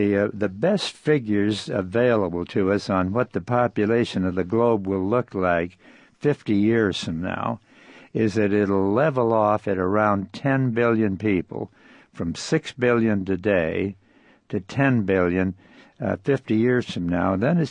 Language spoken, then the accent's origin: English; South Dakota, United States; I'm not saying we're entirely free of the danger of dust that we saw out there when I was growing up in South Dakota